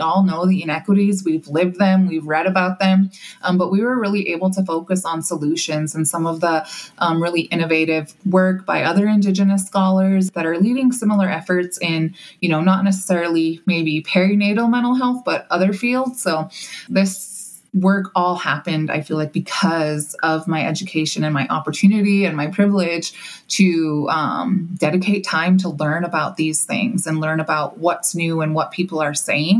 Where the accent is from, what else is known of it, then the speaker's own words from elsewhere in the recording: Harlem, Montana, United States; I grew up in Harlem, just a few miles off the Fort Belknap Indian Reservation, and then lived on the Flathead Indian Reservation for a long time